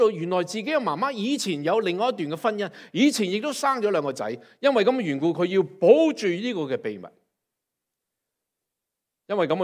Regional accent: Hong Kong; 我来自一个破碎家庭，我在香港长大

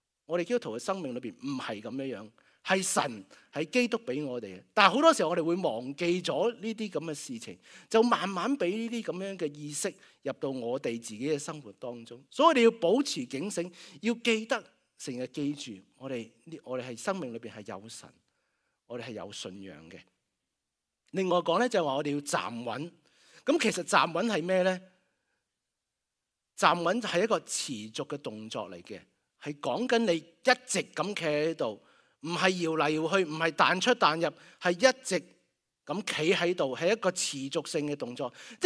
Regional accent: Guangdong, China; 我哋廣東人啊，有句話咧

